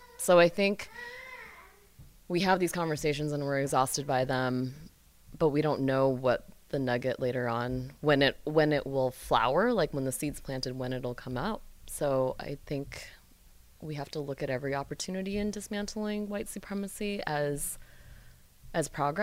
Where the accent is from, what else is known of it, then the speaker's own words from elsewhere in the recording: United States; being Asian American in a very white community, and that those nuggets were planted all along